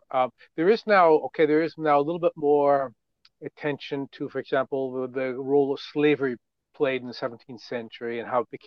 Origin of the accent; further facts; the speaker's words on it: Cambridge, Massachusetts, United States; moved away as an adult; And my father was on the faculty of MIT, the big technical university there. So I grew up in Cambridge, in fact, just across the river from Boston. And in my early 20s, I met a Dutch woman, and we moved here together